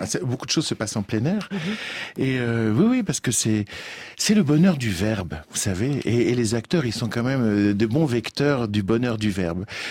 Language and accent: French; France; moved away as an adult; now in Belgium; moi, je suis un Français qui est allé s'installer en Belgique.